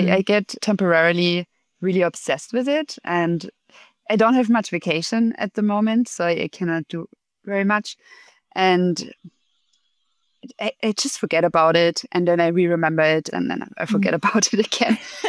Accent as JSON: {"language": "English", "country": "Germany", "said": "I'm from this remote village in the middle of nowhere in Germany"}